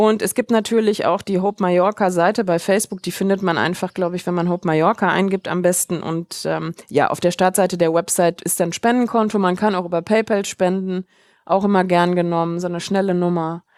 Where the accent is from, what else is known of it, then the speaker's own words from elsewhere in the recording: Germany; moved away; Wir sind halt Deutsche schon aus Deutschland und ehrlicherweise auch, da geht's halt ganz gut, ne?